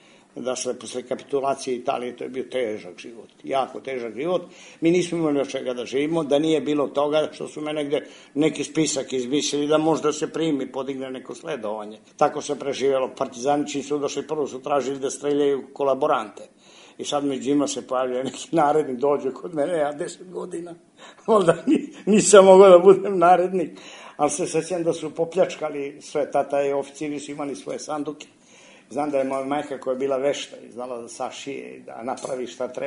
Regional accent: Cetinje, Montenegro; Ja ga se i sećam iz tih godina, mogla bi 48. 49. Mi sa Cetinja smo mogli, koristujući neke ostatke od nekih prevoza kamionima, da se prebacimo do Budve

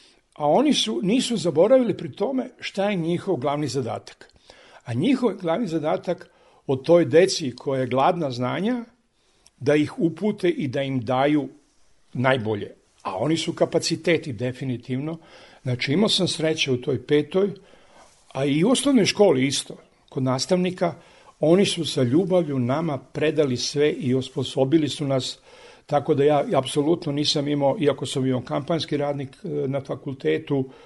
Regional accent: Belgrade, Serbia; Ja sam odrastao u Sava Mali, dole u Balkanskoj ulici.

